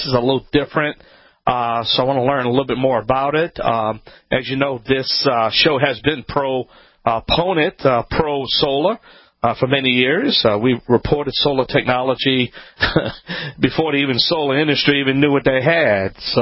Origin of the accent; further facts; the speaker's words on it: Louisiana, United States; … this is Home Talk USA.